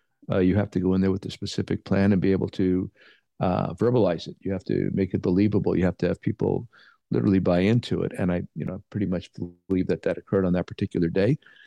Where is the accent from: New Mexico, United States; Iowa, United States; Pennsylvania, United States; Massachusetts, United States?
Pennsylvania, United States; You know, I'm from Pennsylvania. I've lived in a lot of places, but when you go back there, it just wow, everything.